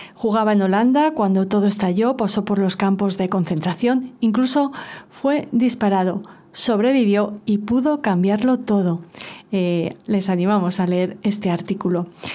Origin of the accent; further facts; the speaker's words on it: Barcelona, Catalonia, Spain; me preguntaron como periodista barcelonés y quizá también como guardiolista